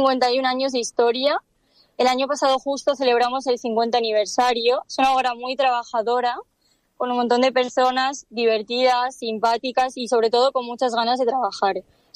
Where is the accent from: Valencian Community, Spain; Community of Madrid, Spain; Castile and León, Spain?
Valencian Community, Spain; Polop; soy de Polop, pero también soy de Alicante, porque mi padre, junto con toda su familia paterna, han nacido en Alicante y de hecho continúan viviendo allí.